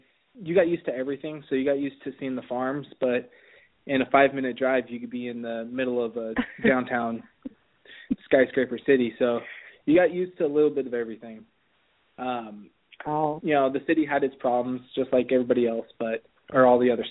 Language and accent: English; Sacramento, California, United States; Oh, I grew up in South Sac, so it was a little bit on the rougher side, but I wouldn't trade my childhood for anything in the world.